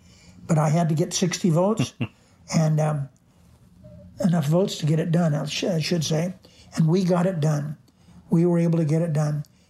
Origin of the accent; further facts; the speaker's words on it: Searchlight, Nevada, United States; And we didn't go to doctors when I was growing up in Searchlight.